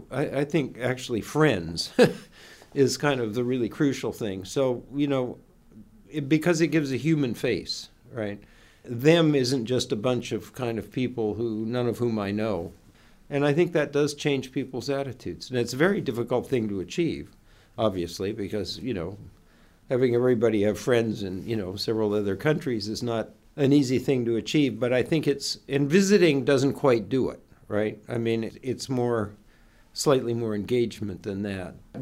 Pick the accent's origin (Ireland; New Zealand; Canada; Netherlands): Canada; I grew up in Canada, ended up working in the United States, studied at Oxford